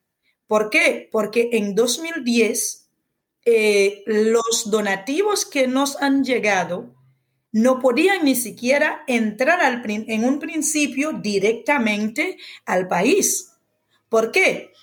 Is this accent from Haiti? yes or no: yes; Haiti; y ya sabes que yo he vivido en otros países de misión y todo, pero he regresado en mi tierra porque la amo mucho